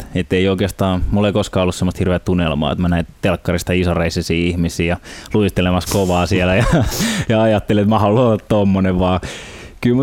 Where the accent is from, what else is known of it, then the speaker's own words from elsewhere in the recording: Helsinki, Uusimaa, Finland; now in Espoo, Finland; Mä oon syntynyt ihan Helsingissä ja asunut oikeastaan suurimman osan elämäni Helsingissä, nykyisin tosiaan Espoossa.